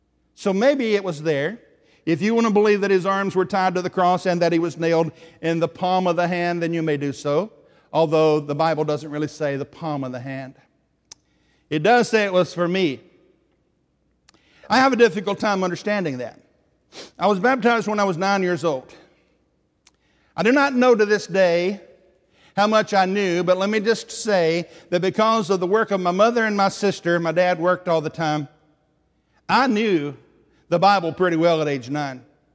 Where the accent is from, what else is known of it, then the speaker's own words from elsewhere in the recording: Tennessee, United States; And I will say, now, I'm from Tennessee.